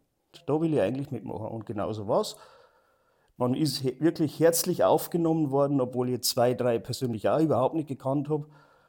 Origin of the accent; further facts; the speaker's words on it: Neukirchen, Bavaria, Germany; In Neukirchen bin ich einfach aufgewachsen.